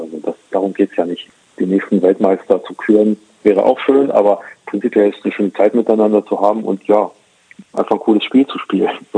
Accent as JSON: {"language": "German", "town": "Braunschweig", "region": "Lower Saxony", "country": "Germany", "tie": "born or raised there", "said": "Ich bin halt hier in dem Ortsteil, wenn man so will, groß geworden."}